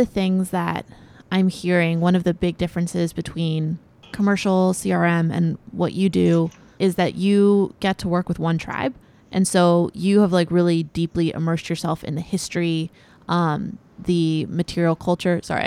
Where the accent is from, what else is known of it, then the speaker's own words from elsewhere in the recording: the South, United States; So on one hand, like for me, I grew up in the South, and I did a lot of like colonial history and things like that.